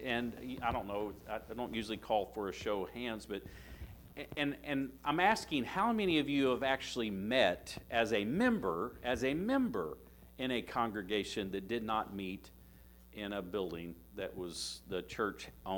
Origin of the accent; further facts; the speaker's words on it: Indiana, United States; when I grew up in Indiana, we had an eldership. So this was in the 70s.